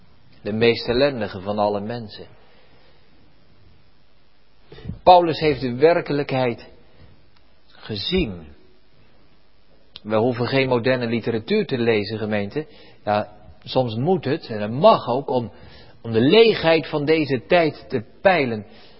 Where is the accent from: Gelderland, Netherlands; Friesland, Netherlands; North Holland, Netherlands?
Gelderland, Netherlands; Barneveld; U weet dat wellicht, ik ben in Barneveld opgegroeid.